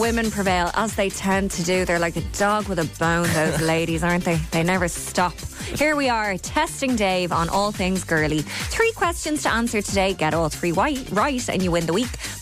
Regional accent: Bettystown, Leinster, Ireland; I'm from Bettystown, shout out. No farming family, but went to boarding school in Dublin and did ag science, full class.

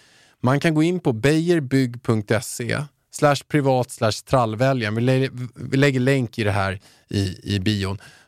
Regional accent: Haninge, Stockholm County, Sweden; ursäkta, jag kommer från Haninge.

